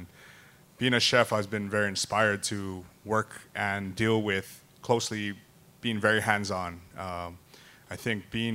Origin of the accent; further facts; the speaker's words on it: Hawaii, United States; being born and raised in Hawaii